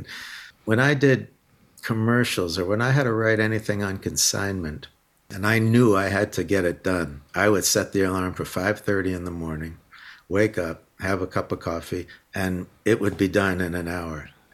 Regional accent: New York City, New York, United States; born there; also born or lived in Boston; in college we moved up to Boston because we were even though I was born in New York City, we were all intimidated by trying to make it with a band there.

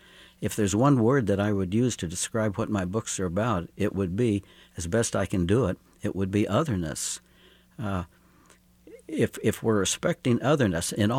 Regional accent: Kansas City, Missouri, United States; now in Columbia, United States; Since we're here in Kansas City, my hometown, as I live in Columbia now but grew up here

